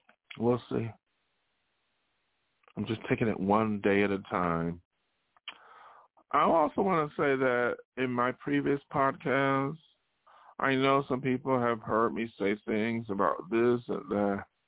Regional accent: New York, United States; If I wanted to do that for a hobby, I would have stayed in my hometown of Western New York.

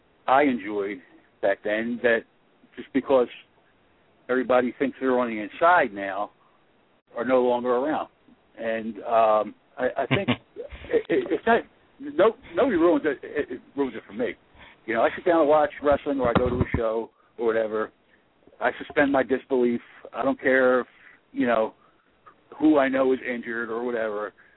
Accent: Philadelphia, Pennsylvania, United States; I was a 5-year-old kid growing up in South Philly. Bruno Sammartino was my favorite wrestler.

